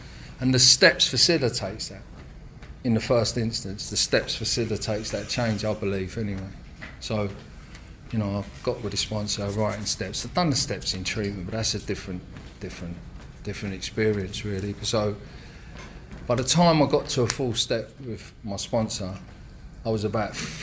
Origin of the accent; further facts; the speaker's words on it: Islington, London, United Kingdom; You know, I grew up in Islington, loved football, obsessed with football as a kid, played football.